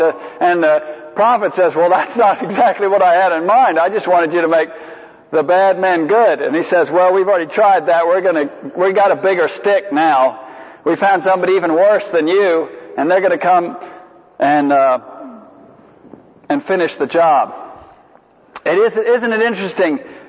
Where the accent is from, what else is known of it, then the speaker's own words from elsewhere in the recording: Savannah, Georgia, United States; I'm from Savannah, you know.